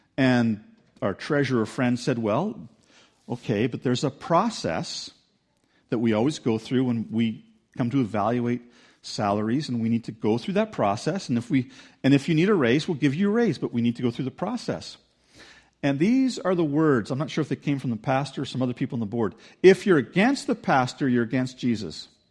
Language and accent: English; United States; born there; My dad, I was born in the States.